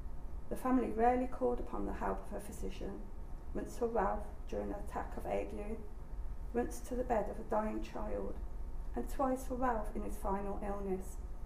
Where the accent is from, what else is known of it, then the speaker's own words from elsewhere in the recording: Coventry, West Midlands, United Kingdom; Being a local person, I'm from Coventry. I could trace my family history back in Coventry to 1680 at the moment.